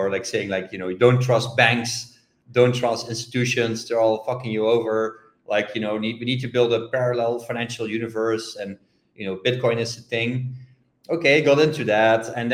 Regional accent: Netherlands; now in Bangkok, Thailand; I'm from the Netherlands, but right now living in Thailand, in Bangkok.

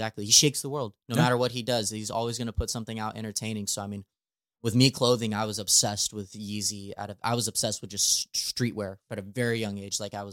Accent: Pueblo, Colorado, United States; now in St. Louis, United States; For those who don't know, I am from Southern Colorado, from a small town called Pueblo. I just grew up playing baseball all my life.

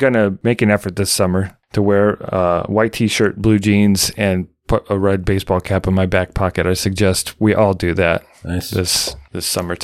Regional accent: Midwest, United States; I was growing up in the Midwest at this time, and one half of my family are farm, small town people.

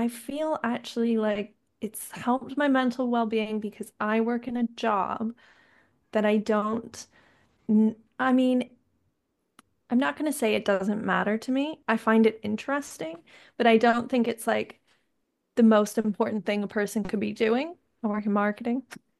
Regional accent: Canada; moved away; Whereas when I was in Canada, fundamentally, there was just like very few people in my hometown who wouldn't have had a car.

